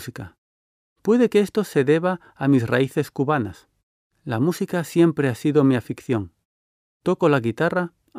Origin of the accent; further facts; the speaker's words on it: Spain; born there; Mi familia es de procedencia cubana, pero yo nací en España, sí. Este país es mi patria y la adoro desde que tengo uso de razón.